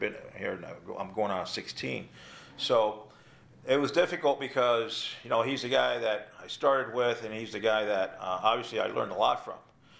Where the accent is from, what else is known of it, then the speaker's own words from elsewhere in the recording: Florida, United States; I am very proud about it in the sense that from where I came up, I grew up in South Florida.